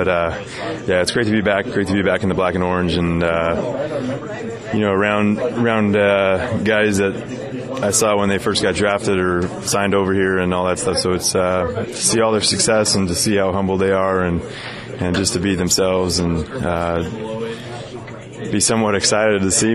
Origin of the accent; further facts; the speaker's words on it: California, United States; watching him when I was, you know, growing up in the Bay Area, and he was a part of the Big Three.